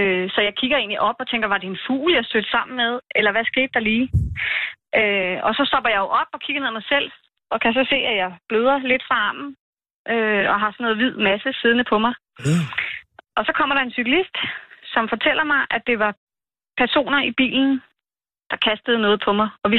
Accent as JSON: {"language": "Danish", "town": "Svorslev", "region": "Zealand", "country": "Denmark", "said": "Ja, jeg er fra Svorslev, ja."}